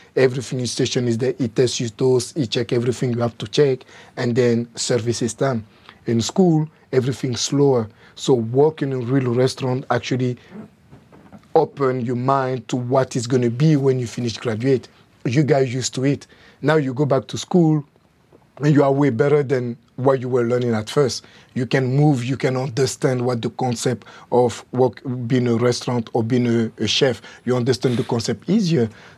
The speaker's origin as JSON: {"language": "English", "town": "Paris", "region": "Île-de-France", "country": "France", "tie": "born or raised there", "accent": "French", "second_language": "English", "said": "they come from Ivory Coast, and I got the chance to be born and grow in France because my grandfather, my dad, happened to do a war for the French."}